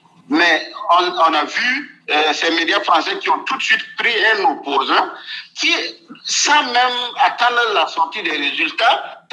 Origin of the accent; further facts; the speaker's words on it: Burkina Faso; chez nous, au Burkina Faso